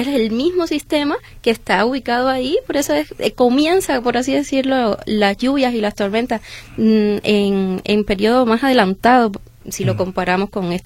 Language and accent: Spanish; Cuba; now in Mexico; Aunque yo intento hablar bien mexicano, pero no, todavía se sale. Soy cubana.